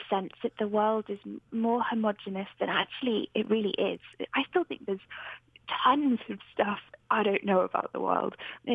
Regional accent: United Kingdom; So me visiting Alaska as a British person

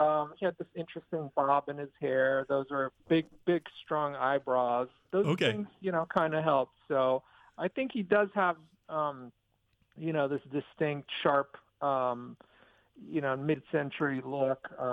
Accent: Israel; I was born in Israel, and when I was growing up, there really wasn't very much of the original show.

